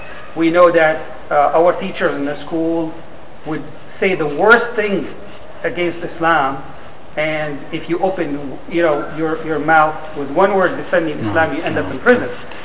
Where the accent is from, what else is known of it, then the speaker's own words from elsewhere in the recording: Syria; I mean, I grew up in Syria